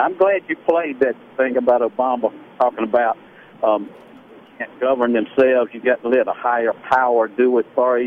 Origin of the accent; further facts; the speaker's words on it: South Carolina, United States; You know, I'm from South Carolina, and our governor is running for re-election